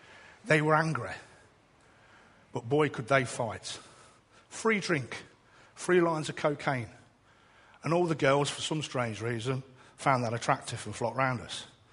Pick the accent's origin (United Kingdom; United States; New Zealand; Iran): United Kingdom; England; Yeah, I'm an Englishman. I'm proud of who I am.